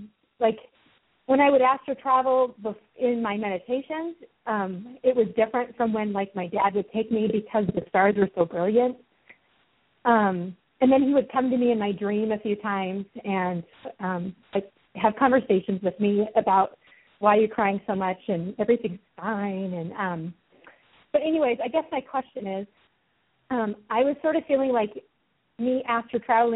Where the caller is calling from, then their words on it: Colorado, United States; I'm calling from Colorado.